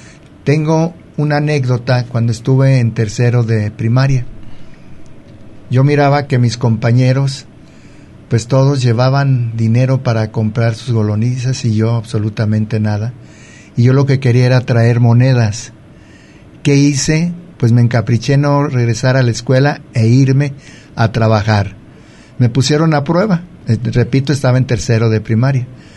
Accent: Colotlán, Jalisco, Mexico; yo nací en Colotlán, Jalisco, me crié aquí en Colotlán. Mis familiares vivieron aquí en Colotlán

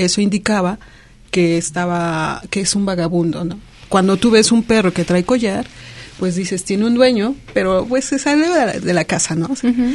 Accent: Cuernavaca, Morelos, Mexico; vengo de Cuernavaca, Morelos, y al incorporarme a CULNORTE, pues tuve la necesidad de conocer las calles y la ciudad caminando.

